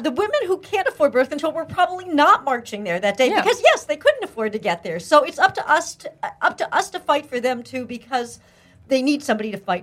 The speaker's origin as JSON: {"language": "English", "region": "Pennsylvania", "country": "United States", "tie": "born or raised there", "said": "the town I grew up in Pennsylvania, went heavily Trump in this election."}